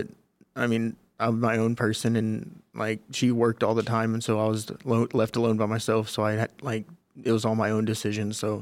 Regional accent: Arkansas, United States; He wanted me to go to Missouri, because I'm from Arkansas

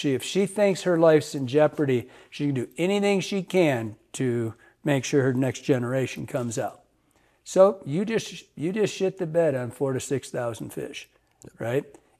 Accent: Michigan, United States; like where I grew up in Michigan

